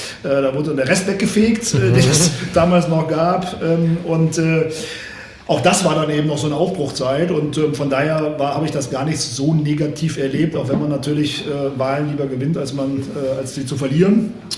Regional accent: Cologne, North Rhine-Westphalia, Germany; in Stammheim-Flittert, da in meinem Heimatort, war aber räumlich schon also wohnorttechnisch schon ein bisschen Richtung Süden gezogen, also Richtung Ostheim, da wohnte ich zu dem Zeitpunkt schon

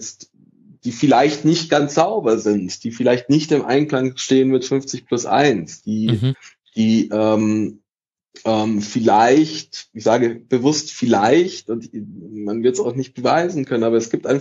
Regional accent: Italy; also ich meine, ich bin Italiener

